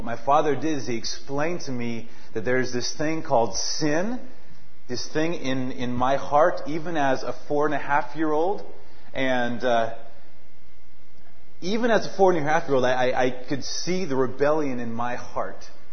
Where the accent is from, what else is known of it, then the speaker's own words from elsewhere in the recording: Seattle, Washington, United States; I was born in Seattle, Washington, not far from here. And I grew up as a Seattle Seahawks fan